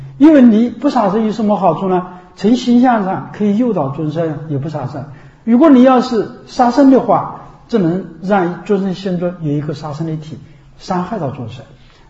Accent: China; 我们中国人受无戒其实受的是菩萨戒。

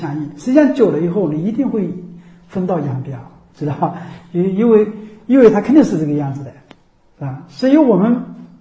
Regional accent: Anhui, China; now in Jiangxi, China; 就像我是安徽人，然后到江西来，因为我吃江西的饭，我已经吃了三四十年了，现在也像江西人了

